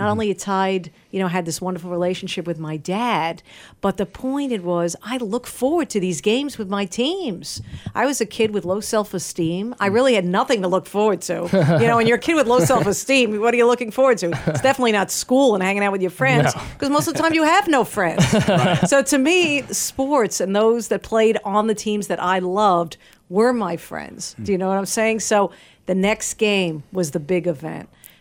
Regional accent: New York, United States; I grew up in New York. Sorry, listeners.

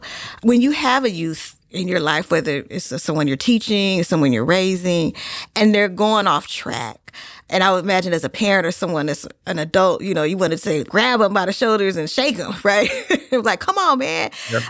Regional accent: Oakland, California, United States; I grew up in East Oakland, so...

